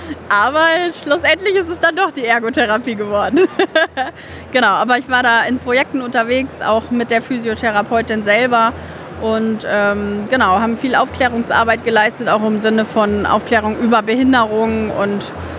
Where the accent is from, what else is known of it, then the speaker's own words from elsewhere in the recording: Lüneburg, Lower Saxony, Germany; ich bin 28. Ich komme aus Lüneburg